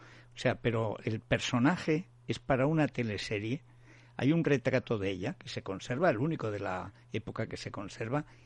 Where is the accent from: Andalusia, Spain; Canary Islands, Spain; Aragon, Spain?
Aragon, Spain; Teruel; yo que soy de Teruel, de la tierra de Buñuel.